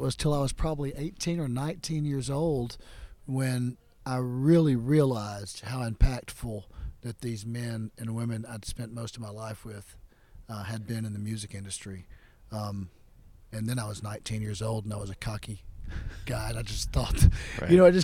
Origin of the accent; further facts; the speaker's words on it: Alabama, United States; But I'm from Alabama, and I know that there were people diving for mussels back in the day